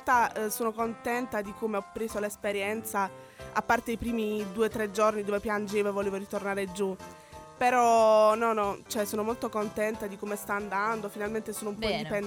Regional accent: Apulia, Italy; now in Parma, Italy; io vengo dalla provincia di Taranto, okay. Quindi sono pugliese e studio all'università di Parma.

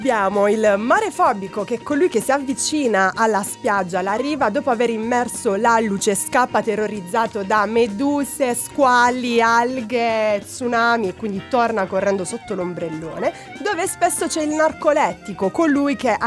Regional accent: Basilicata, Italy; Giusto, viva la Basilicata da una lucana.

